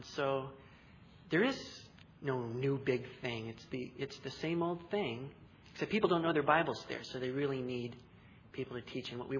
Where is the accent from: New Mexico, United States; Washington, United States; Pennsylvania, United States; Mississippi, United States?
Washington, United States; Seattle; London is so big that I'm from Seattle, and you could lose Seattle in London and never find it again.